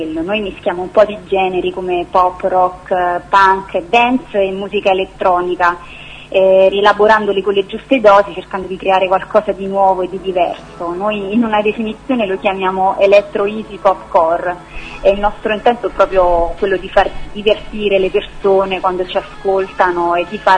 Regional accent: Salerno, Campania, Italy; now in Rome, Italy; Allora, noi siamo di Roma. Io non sono proprio di Roma, ma in realtà sono di Salerno e vivo a Roma ormai da 10 anni.

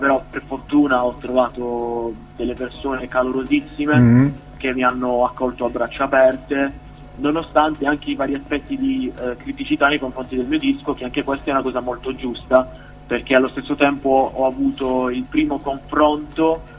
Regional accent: Apulia, Italy; uno studente di 17 anni, frequento il quarto anno di liceo scientifico e sono originario della provincia di Taranto, in Puglia.

